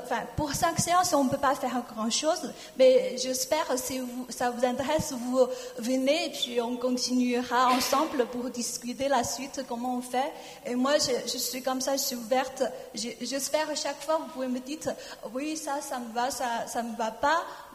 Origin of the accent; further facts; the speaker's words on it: China; French is a second language; moved away as an adult; now in France; moi je suis chinoise, je suis venue en France depuis 2005. J'ai fait mes études en France, à Aix-en-Provence